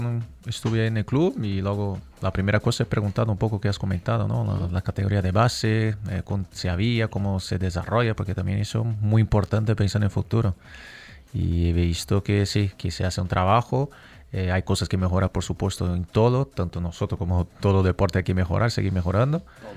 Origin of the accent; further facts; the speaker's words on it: Brazil; Spanish is a second language; me vas a decir que un poco loco, ¿no? Porque soy de Brasil y el fútbol es lo que hay.